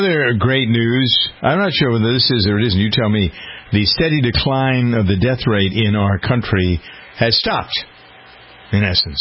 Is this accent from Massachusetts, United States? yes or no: yes; Framingham, Massachusetts, United States; Framingham is my hometown, and a lot different than where Ken is down in sunny Florida.